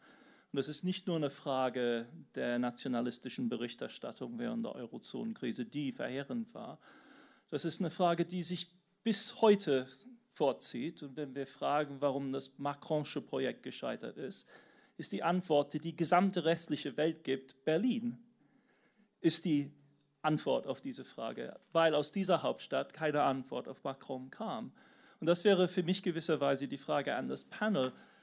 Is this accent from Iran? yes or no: no; United Kingdom; German is a second language; das ich bestimmt teile, unglücklich als Brite natürlich